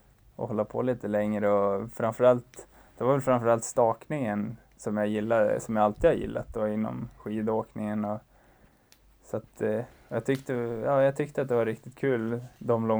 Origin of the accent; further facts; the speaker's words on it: Falun, Dalarna County, Sweden; now in Östersund, Sweden; Jag kommer från Falun då. Som sagt, jag är 27 år och just nu så bor jag i Östersund med min sambo.